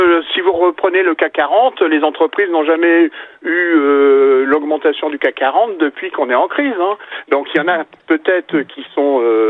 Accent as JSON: {"language": "French", "country": "France", "said": "ça fait 420 000 décès chez nous en France."}